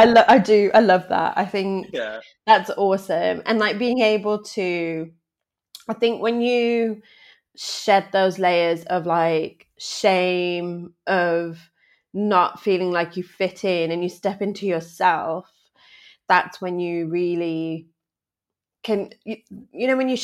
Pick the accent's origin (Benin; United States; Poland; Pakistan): Pakistan; also born or lived in Islamabad / Lahore / Karachi; my experience in Pakistan was like late 80s, early 90s. So I was born in Islamabad, and then lived in Lahore and Karachi as well.